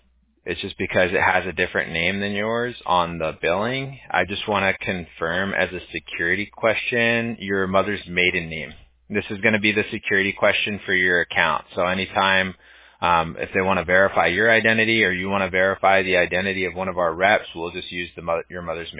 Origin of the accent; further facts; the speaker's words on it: Santa Ana, California, United States; born there; So I tell people I was born in Santa Ana, California, and they're like, that exists?